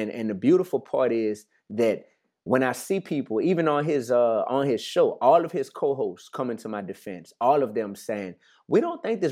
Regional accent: Louisiana, United States; I'm from Louisiana.

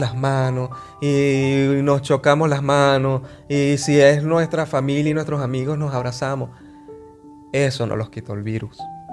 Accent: Venezuela; nosotros, por lo menos como venezolanos, y hablo de acá de nosotros

